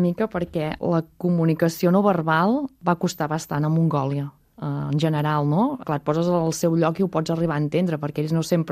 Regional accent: Catalonia, Spain; Nosaltres som del Berguedà i quan era petita doncs hi havia el lleter.

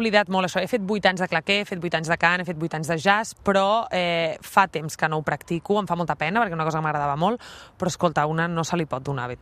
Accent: Catalonia, Spain; accent: Catalan; crec que tinc accent català, no tant en la dicció, sinó en la cançó que fem.

